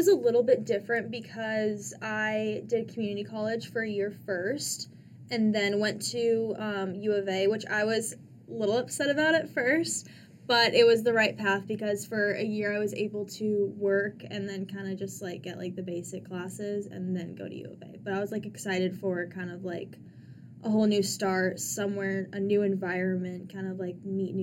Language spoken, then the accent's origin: English; Scottsdale, Arizona, United States; and I'm from Scottsdale as well.